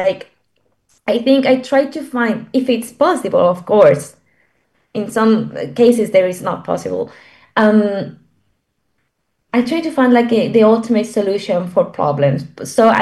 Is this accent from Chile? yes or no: yes; Santiago, Santiago Metropolitan Region, Chile; English is a second language; And I come from a capital in my country. I was born and raised in Santiago